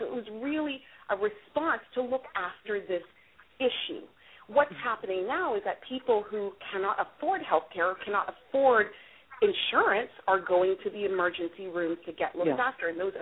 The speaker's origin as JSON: {"language": "English", "country": "Canada", "tie": "born or raised there", "moved": "yes", "lives_now": "United States", "said": "as someone who's born and raised in Canada, what appalled me in coming to the United States was that people were literally left to die on the street"}